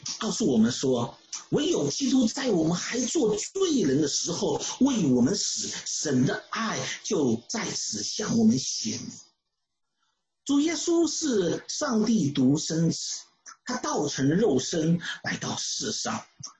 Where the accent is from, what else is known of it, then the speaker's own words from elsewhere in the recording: China; 这就是我们中国人说的患难才能见真情